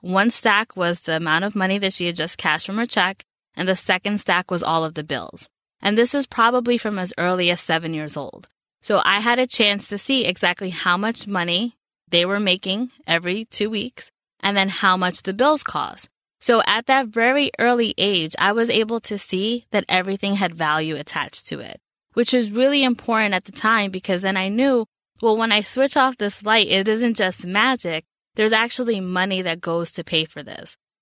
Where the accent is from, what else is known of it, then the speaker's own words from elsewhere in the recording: New York, United States; So I grew up in the Bronx in New York, so big up to the BX.